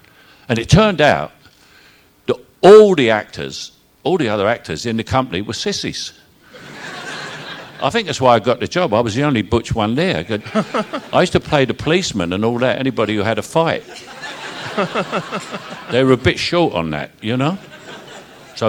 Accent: London, United Kingdom; being a Cockney myself, obviously, I went there to play the Cockney Corporal.

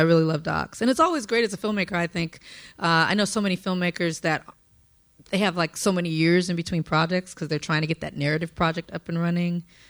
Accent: Compton, California, United States; So during the 90s, I'm from Compton, South Central.

